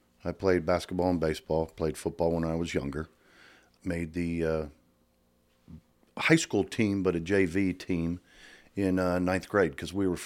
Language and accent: English; Meadville, Pennsylvania, United States; I was born and raised in Meadville, Pennsylvania, the far northwest corner. Pennsylvania, the snow country.